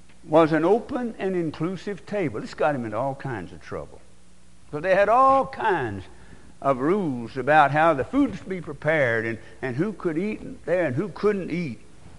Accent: Arkansas, United States; In my hometown, little town in Arkansas, about 450 people at least when I grew up, there's four or five churches where I'm not welcome at the Lord's table.

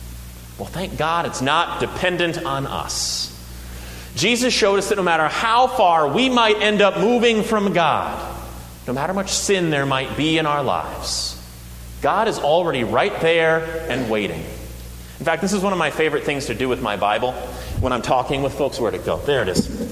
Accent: Tennessee, United States; I grew up in a different religious climate than many of you might have growing up in Tennessee.

